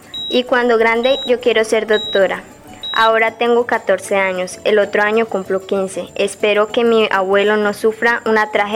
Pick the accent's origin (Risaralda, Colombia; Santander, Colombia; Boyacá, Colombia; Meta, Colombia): Meta, Colombia; Villavicencio; Nací en Bogotá, Villavicencio.